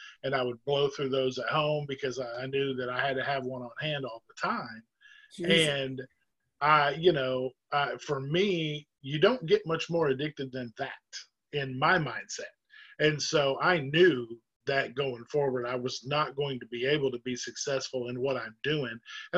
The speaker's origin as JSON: {"language": "English", "region": "the South", "country": "United States", "tie": "born or raised there", "said": "I grew up in the South."}